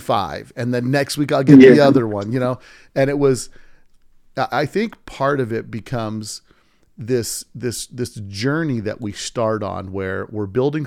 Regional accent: Las Vegas, Nevada, United States; I grew up in Las Vegas, which is the desert, you know, it's a couple hours away

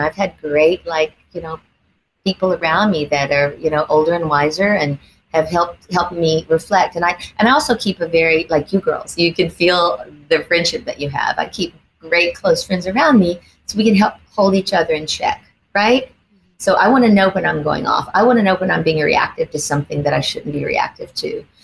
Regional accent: the South, United States; I grew up in the South, so I have a huge faith in God.

